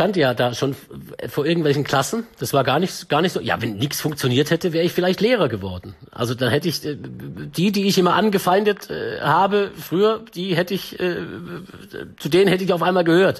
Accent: Baden-Württemberg, Germany; Ich bin ja Schwabe, ne? Und ich konnte dann aber wirklich Hochdeutsch sprechen.

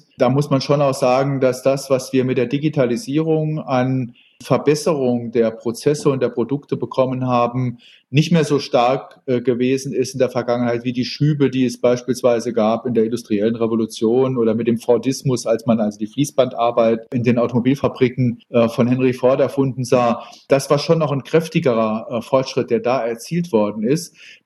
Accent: Saarbrücken, Saarland, Germany; born there; Ich bin in Saarbrücken geboren.

